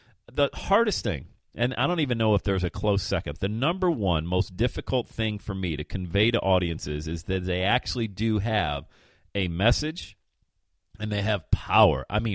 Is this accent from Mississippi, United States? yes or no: no; Bradford, Pennsylvania, United States; also born or lived in Buffalo; I grew up in the Western Pennsylvania area in Bradford and spent 7 years in Buffalo, New York.